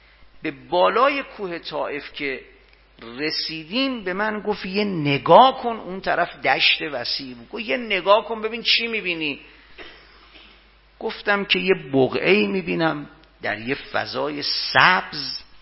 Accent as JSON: {"language": "Persian", "town": "Ahvaz", "region": "Khuzestan", "country": "Iran", "said": "گفتم اهل اهوازم."}